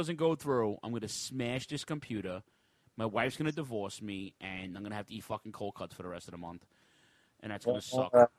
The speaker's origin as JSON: {"language": "English", "town": "Queens", "region": "New York", "country": "United States", "tie": "born or raised there", "said": "It's going to be at the Resorts World Casino in Queens, New York City, right in my backyard, my hometown."}